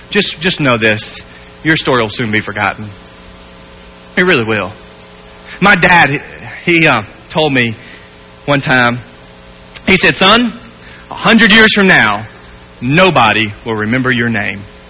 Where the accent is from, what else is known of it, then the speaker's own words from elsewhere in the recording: Charleston, South Carolina, United States; I'm from Charleston, South Carolina. If you were to go with me on vacation to Charleston, I'd show you some.